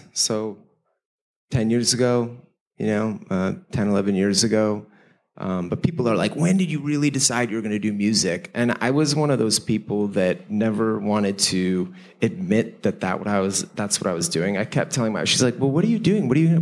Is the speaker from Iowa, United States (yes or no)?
no; Chicago, Illinois, United States; I was friends with all these Jewish kids growing up in Chicago.